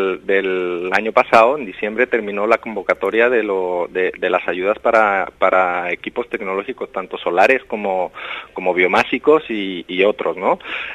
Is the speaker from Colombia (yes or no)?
no; Mexico; now in Spain; No, yo soy mexicano. Llevo ya 9 años aquí y...